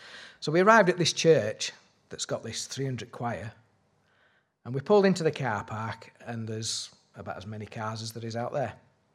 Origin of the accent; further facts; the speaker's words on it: England, United Kingdom; Say, oh, we're from England.